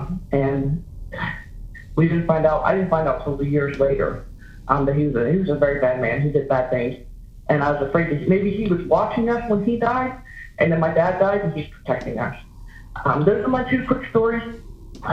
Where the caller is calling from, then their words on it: Pennsylvania, United States; I'm calling from Western Pennsylvania.